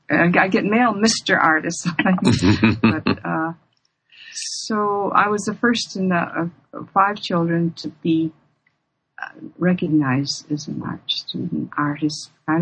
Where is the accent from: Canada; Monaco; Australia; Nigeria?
Canada; born there; also born or lived in Ann Arbor, United States; in a little all-Black village called North Buxton. And Depression years, we moved, and that's how I was born in Canada, but back and forth to Ann Arbor.